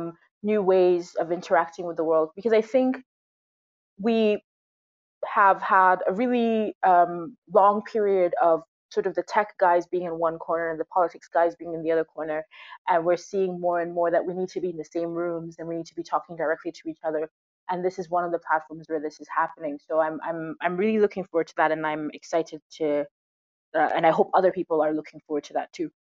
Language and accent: English; Kenya; I am a Kenyan writer, a political analyst.